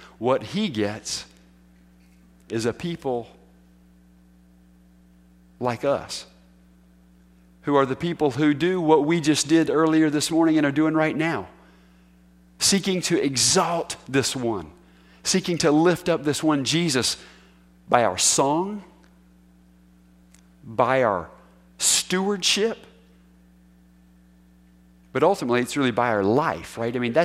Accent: United States; born there; because I was born in America and go to church doesn't make me a Christian

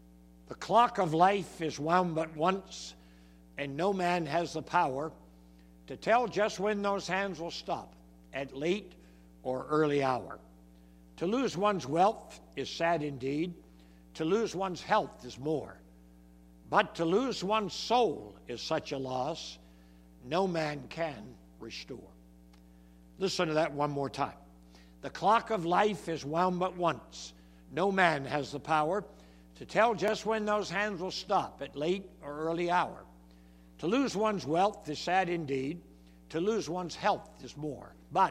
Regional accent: Canada; So, as she said, we came from Canada originally, so we say oot naboot.

